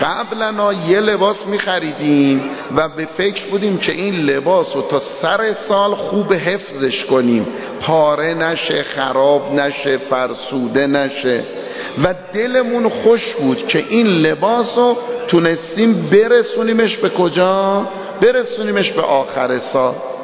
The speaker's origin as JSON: {"language": "Persian", "town": "Tehran", "region": "Tehran Province", "country": "Iran", "tie": "born there", "lives_now": "Qom, Iran", "said": "در همین تهران، من متولد تهرانم،"}